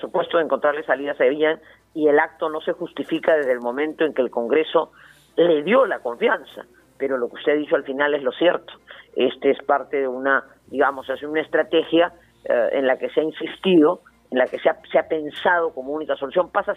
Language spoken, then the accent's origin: Spanish; Peru; mi pesar como peruana